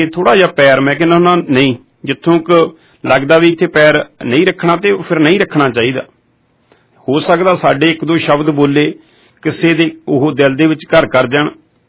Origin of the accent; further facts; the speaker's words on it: Punjab, India; now in Brampton, Canada; ਜਦੋਂ ਮੈਂ ਪੰਜਾਬ ਤੋਂ ਆਇਆ ਸੀ